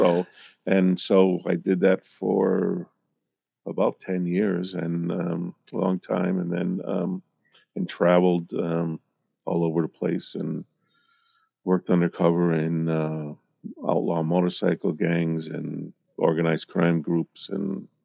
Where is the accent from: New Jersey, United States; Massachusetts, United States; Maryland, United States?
Massachusetts, United States; West Springfield; So I grew up in West Springfield.